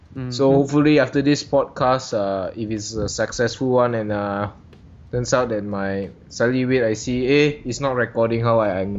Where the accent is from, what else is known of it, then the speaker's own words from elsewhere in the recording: Malaysia; Because we are Malaysian, we are special, so we're